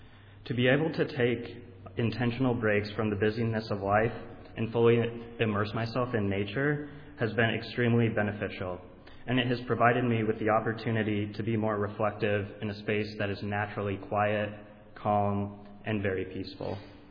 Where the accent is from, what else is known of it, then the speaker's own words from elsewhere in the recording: Goshen, Indiana, United States; now in Portland, United States; I'm originally from Goshen, Indiana, and I was born and raised in a Mennonite family and spent most of my years in Goshen.